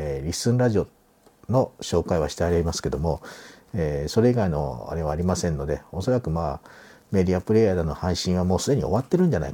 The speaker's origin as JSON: {"language": "Japanese", "town": "Okazaki", "region": "Aichi", "country": "Japan", "tie": "born or raised there", "said": "これは私のふるさと故郷の、FM 岡崎だったんですけども"}